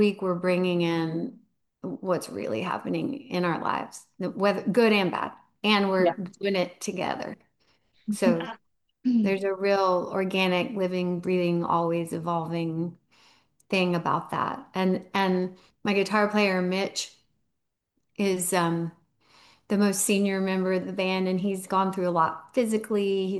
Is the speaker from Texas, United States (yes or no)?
yes; Houston, Texas, United States; now in Austin, United States; I grew up in Houston, but I've been in Austin since 99.